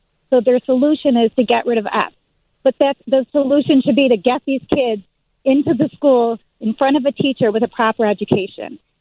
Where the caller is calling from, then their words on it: Illinois, United States; I'm also from District 113, which is Deerfield and Highland Park.